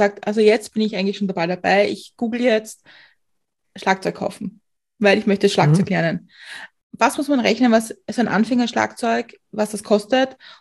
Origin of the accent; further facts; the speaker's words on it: Austria; Okay, also ich bin ja am Land in Österreich aufgewachsen